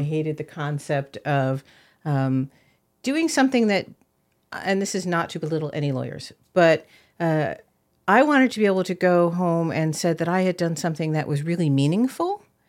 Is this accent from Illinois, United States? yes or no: no; Maryland, United States; also born or lived in Washington, D.C.; I was actually born in D.C., and I grew up in Maryland, but my parents had nothing to do with the government.